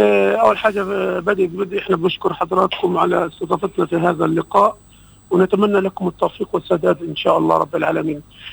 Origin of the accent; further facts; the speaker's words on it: Palestine; التأكيد على الثوابت بالنسبة لنا كفلسطيني